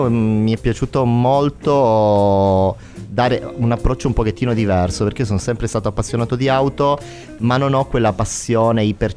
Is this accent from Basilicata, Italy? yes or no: no; Calabria, Italy; moved away as an adult; also born or lived in Switzerland; now in Rome, Italy; Quindi sono un calabrese, in realtà nato in Svizzera, da figlio di emigrati, cresciuto in Calabria. A 18 anni mi sono trasferito a Roma per l'università